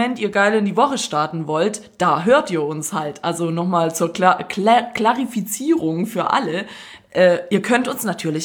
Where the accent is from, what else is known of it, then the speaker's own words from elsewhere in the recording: Stuttgart, Baden-Württemberg, Germany; Ich so, ja, woher kommen Sie denn? Und sie so, ja, da Reutlingen, die Ecke. Und ich so, ja, hier Stuttgart.